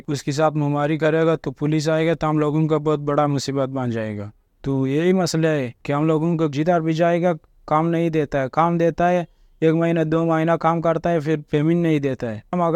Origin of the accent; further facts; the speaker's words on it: Afghanistan; 30 साल है मेरा उम्र, मैं अफगानिस्तान से हूँ।